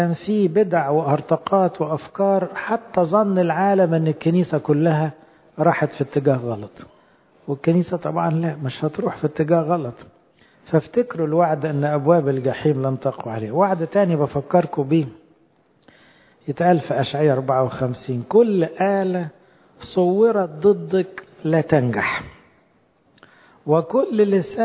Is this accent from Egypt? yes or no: yes; Egypt; يمكن طول عمرنا احنا كشعب مصري يعني من أول الفراعنة نميل لوجود الله